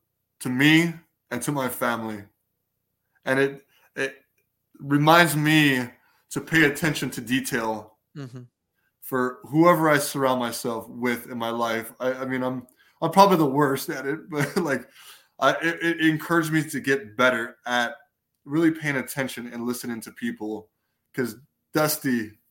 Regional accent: Chicago, Illinois, United States; at Wrigley Field in the major leagues, because I'm from Chicago.

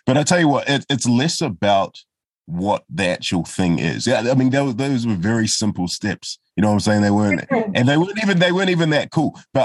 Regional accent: Auckland, New Zealand; also born or lived in United Kingdom; my family were among the first of the Nigerian immigrants to Aotearoa. And in Manurewa, where I grew up, like there wasn't anyone else.

